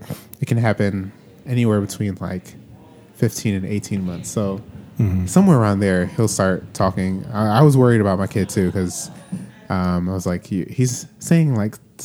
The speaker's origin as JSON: {"language": "English", "town": "Miami", "region": "Florida", "country": "United States", "tie": "born or raised there", "said": "Like growing up in Miami, you used to see it, but it wasn't like all the time."}